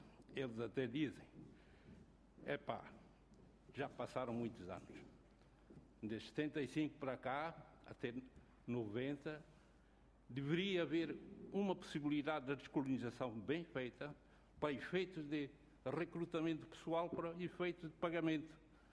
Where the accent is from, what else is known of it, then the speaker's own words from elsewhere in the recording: Timor-Leste; born there; sou timorense, nascido em Timor, mas o meu coração é português.